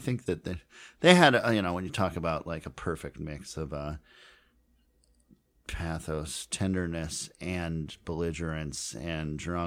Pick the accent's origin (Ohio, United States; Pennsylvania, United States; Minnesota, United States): Minnesota, United States; Minneapolis; It's funny. I grew up in Minneapolis, obviously